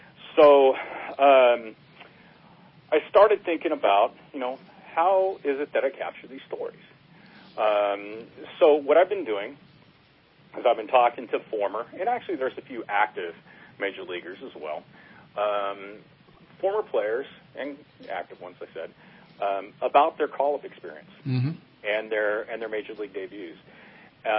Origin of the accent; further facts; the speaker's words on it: Sacramento, California, United States; I grew up in the Sacramento area.